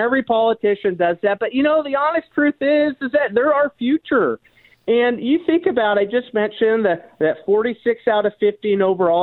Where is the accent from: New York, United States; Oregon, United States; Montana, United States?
Oregon, United States; Sandy; you know, I'm a hometown guy. You mentioned, just dropped the call, that I'm the mayor of Sandy. And I grew up in Sandy.